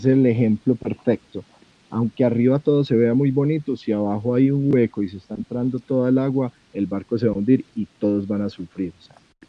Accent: Manizales, Caldas, Colombia; uno sentirse orgulloso no porque soy de Manizales, que obvio me siento orgulloso, pero que soy de la tierra

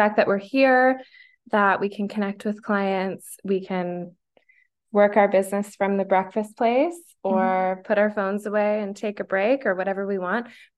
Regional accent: Canada; If you're not, if you don't know that we're Canadian and you're not Canadian, you might not be so starstruck by Trader Joe's.

